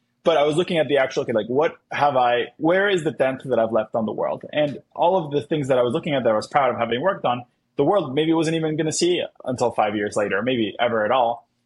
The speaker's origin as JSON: {"language": "English", "country": "Colombia", "said": "hey, I'm from Latin America, I'm from Colombia. Voice notes like run basically the whole economy in Colombia."}